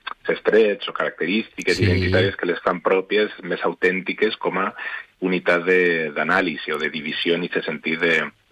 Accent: Valencia, Valencian Community, Spain; born there; first language Spanish; Catalan is a second language; jo sóc nascut a València Ciutat, jo sóc castellano parlant, de a casa meva no es parlava valencià

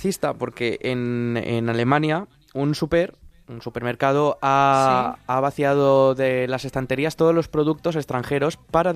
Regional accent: Valencian Community, Spain; que las naranjas de Valencia están muy ricas, que voy a decir yo como valenciano

